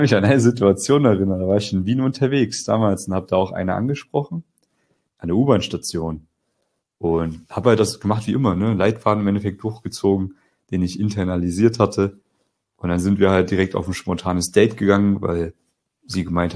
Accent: Germany; Ich komme ja aus Deutschland, hörst du ja wahrscheinlich. Piefke, oder? Haha.

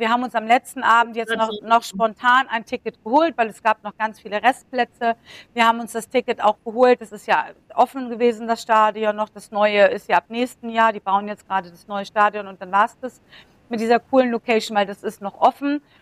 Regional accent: Germany; ich komme aus Deutschland

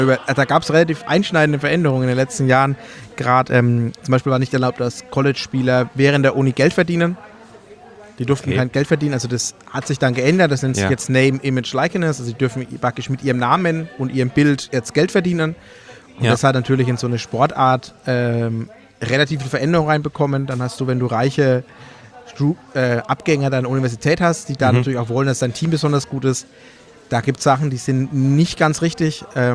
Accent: Bavaria, Germany; Ich bin Franke

